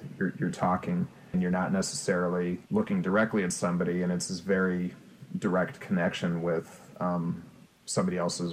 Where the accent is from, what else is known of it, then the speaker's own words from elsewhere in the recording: Chicago, Illinois, United States; I grew up in Chicago